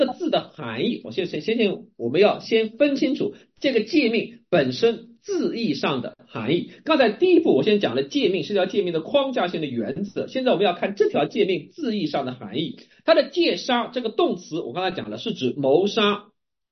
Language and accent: Chinese; China; 我们中国人很熟悉的儒家强调的是什么？叫百善孝为先。